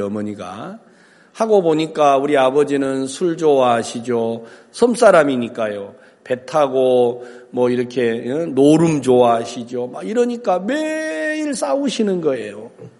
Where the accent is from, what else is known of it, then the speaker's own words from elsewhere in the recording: Wando, South Jeolla, South Korea; 제 고향이 전라남도 완도군 소암면 비자리 1169번지. 이제 완도도 섬인데 완도에서 100길로 4시간을 더 가야 돼요. 그래서 아주 아무도 찾아올 리가 없는 그 아주 그런 섬에서 태어났습니다.